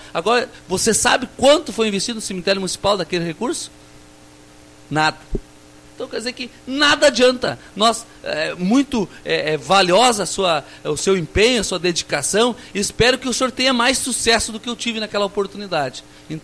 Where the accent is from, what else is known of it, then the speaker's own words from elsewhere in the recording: Brazil; eu sou do Rincão Despraiado, nasci e me criei no Rincão Despraiado, próximo ao Salão Verde, muito próximo ao cemitério municipal.